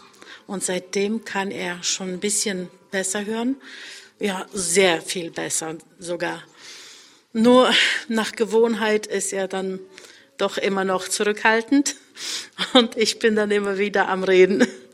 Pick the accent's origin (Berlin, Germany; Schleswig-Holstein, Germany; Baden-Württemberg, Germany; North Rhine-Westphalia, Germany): North Rhine-Westphalia, Germany; Hennef; Wir kommen aus Hennef, haben 8 Kinder, 4 Söhne und 4 Töchter.